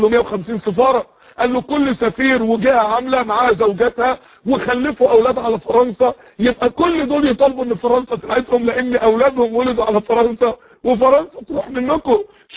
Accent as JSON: {"language": "Arabic", "country": "Egypt"}